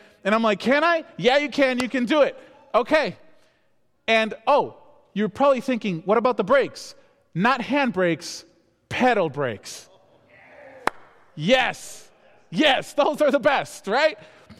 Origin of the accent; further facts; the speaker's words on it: Peru; And so growing up in Peru, I grew up in an Adventist camp.